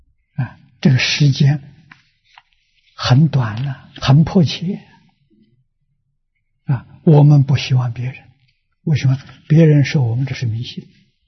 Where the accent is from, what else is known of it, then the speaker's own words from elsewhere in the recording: Hong Kong; 这个黑云我相信我们香港人都看到啊，确实在这个月份里头至少有10天我们香港上空是黑云